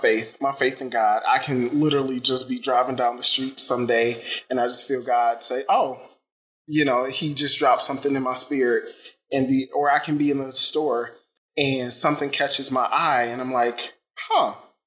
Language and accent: English; Detroit, Michigan, United States; but I tell people my favorite, not because I'm from Detroit, but my favorite is Detroit style pizza